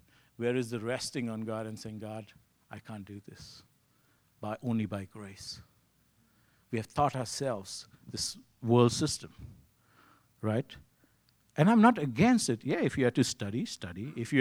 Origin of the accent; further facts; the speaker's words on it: India; moved away; And you got to understand, I came from India, right?